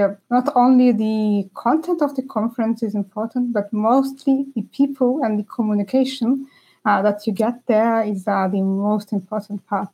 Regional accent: Lithuania; and I'm from Lithuania.

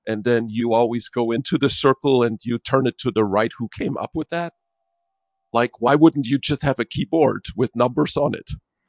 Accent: Germany; moved away as an adult; now in United States; I grew up in Germany. I studied electrical engineering.

